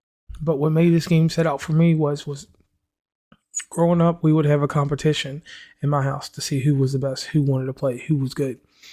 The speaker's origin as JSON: {"language": "English", "region": "West Virginia", "country": "United States", "said": "from West Virginia"}